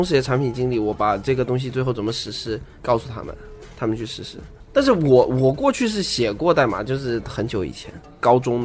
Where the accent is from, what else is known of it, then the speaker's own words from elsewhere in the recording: Fujian, China; 我们福建人就老讲成 Nomo 啊。